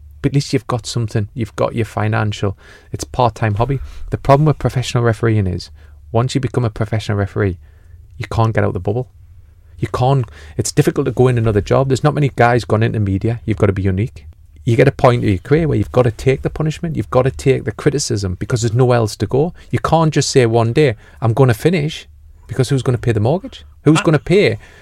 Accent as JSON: {"language": "English", "region": "North East England", "country": "United Kingdom", "said": "I'm a Geordie, I don't use these type of words."}